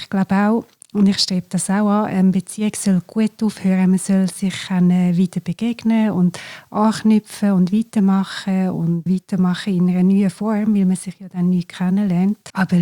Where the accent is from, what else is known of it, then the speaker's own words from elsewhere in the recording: Glarus, Switzerland; ich komme aus dem Glarnerland.